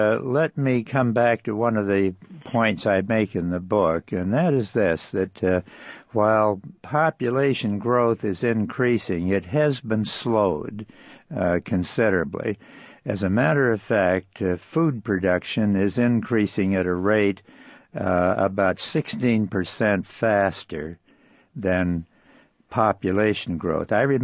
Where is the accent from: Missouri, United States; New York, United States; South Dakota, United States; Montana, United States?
South Dakota, United States; I'm not saying we're entirely free of the danger of dust that we saw out there when I was growing up in South Dakota